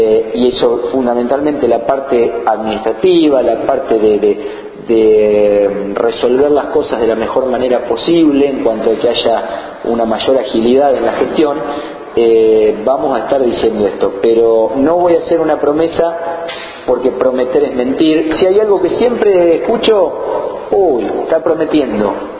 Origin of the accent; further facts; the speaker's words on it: Energía, Buenos Aires, Argentina; Yo soy de Energía también, un pueblo del distrito, y como habitante del distrito realmente siempre hemos estado lejos de los lugares de decisión.